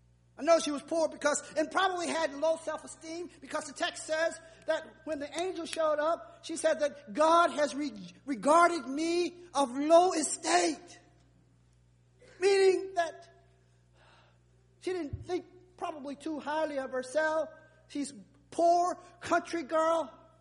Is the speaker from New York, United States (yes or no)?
no; South Carolina, United States; I used to think it was the town I grew up in South Carolina in racism